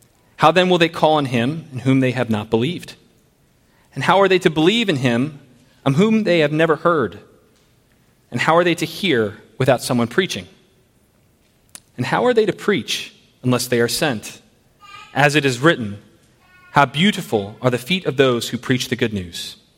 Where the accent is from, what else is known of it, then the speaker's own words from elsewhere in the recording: Maryland, United States; We're not far from Carroll County where I grew up.